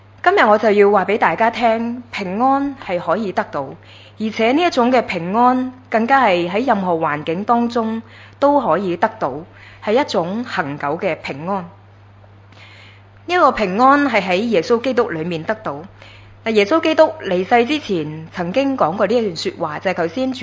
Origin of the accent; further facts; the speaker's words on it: Hong Kong; 我们香港人的快乐指数呢，就由去年的72名就跌到75名，